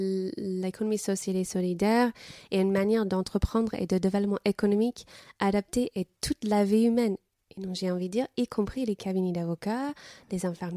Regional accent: United States; now in France; Mon expérience est qu'en tant qu'Américain, Américaine, les Américains, ou je parle pour les Américains, quand on est en France

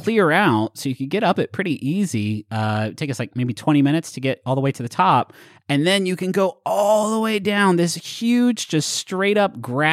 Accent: Huntington, United States; it was always sort of the highlight for me of snow days growing up in Huntington.

